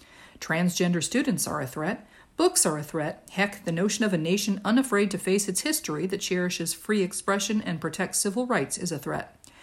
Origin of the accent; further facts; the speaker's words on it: Iowa, United States; Iowa. My dad taught science at a small, rural school and eventually became a guidance counselor at my hometown high school.